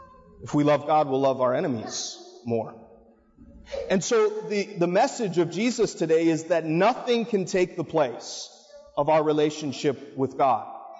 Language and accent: English; Marblehead, Ohio, United States; I'm from Marblehead, Ohio. Many people think people only vacation there, but I actually lived there. I grew up there, and I'm the oldest of five. I went to Sandusky St. Mary's for high school.